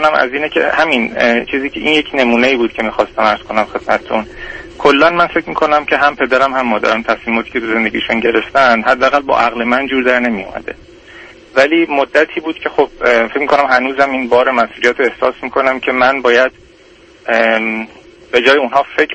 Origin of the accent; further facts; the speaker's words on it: Iran; also born or lived in Canada; now in United States; من مدتی که از ایران خارج شدم، 10 سال تقریبا که در کانادا زندگی میکردم، چند سال هم از کانادا اومدم امریکا.